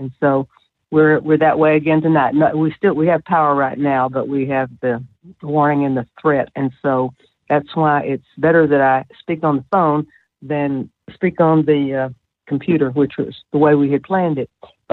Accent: Iowa Park, Texas, United States; Well, I came from another small town. I was born in Wichita County, which is on the eastern edge of West Texas. Up near the Red River in a town called Iowa Park, Texas.

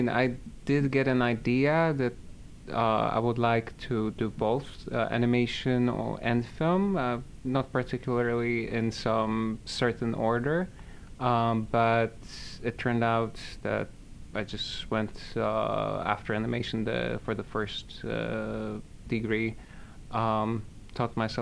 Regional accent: New York, United States; born there; No, I was born in New York.

